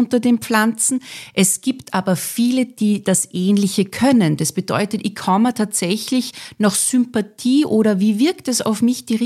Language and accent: German; Salzburg, Austria; ich komme aus Salzburg